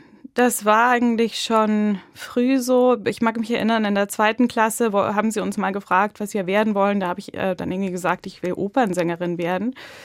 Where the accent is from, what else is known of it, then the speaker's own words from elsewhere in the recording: Switzerland; Aber natürlich ist die Schweiz meine Heimat.